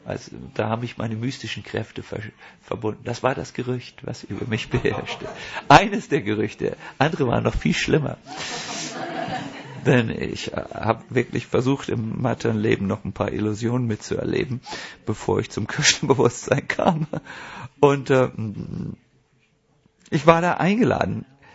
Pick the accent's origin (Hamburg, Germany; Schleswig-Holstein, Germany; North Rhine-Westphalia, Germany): Hamburg, Germany; meiner Heimatstadt, also einer Stadt, wo ich 6-7 Jahre groß geworden bin, glaube ich, Sasel, eine Vorstadt von Hamburg.